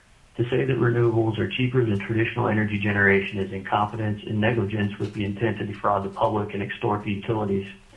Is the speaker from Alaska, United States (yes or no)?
yes; Anchorage, Alaska, United States; I'm from Anchorage, representing myself.